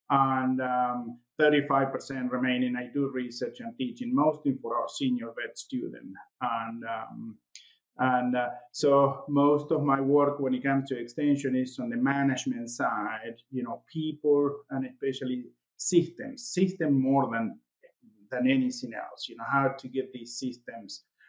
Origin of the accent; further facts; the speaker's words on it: Argentina; I'm originally from Argentina, but I grew up on a farm and I was living at the farm until I was 25.